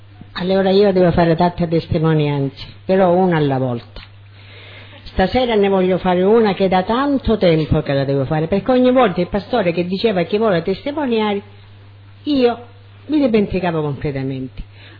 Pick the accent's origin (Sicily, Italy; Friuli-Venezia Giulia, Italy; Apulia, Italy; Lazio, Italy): Sicily, Italy; Catania; si può dire io sono cresciuta qua a San Cristoforo, che avevo parenti